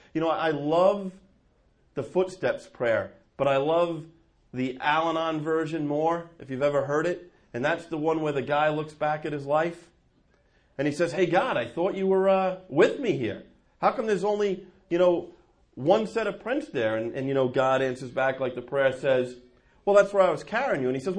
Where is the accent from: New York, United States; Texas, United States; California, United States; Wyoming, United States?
New York, United States; now in New Jersey, United States; I live in New Jersey, but I am a New Yorker. I was born there, raised there.